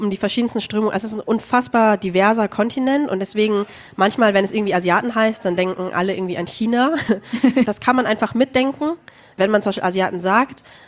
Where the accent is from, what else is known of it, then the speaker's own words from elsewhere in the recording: Vietnam; ich bin aus dem Norden, meine Familie ist aus dem Norden, ihre ist aus dem Süden, und wir beide gehören der Mehrheitsethnie an.